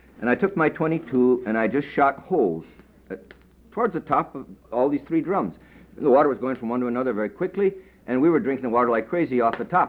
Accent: Ada, Minnesota, United States; I was brought up in the Red River Valley, in the piety of the Red River Valley myself, Ada, Minnesota, Detroit Lakes.

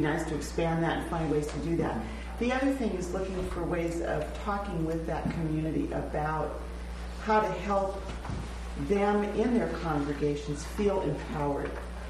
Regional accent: Vancouver, Washington, United States; I'm from Vancouver, Washington, and I serve as a cantor and lay assistant in my home parish.

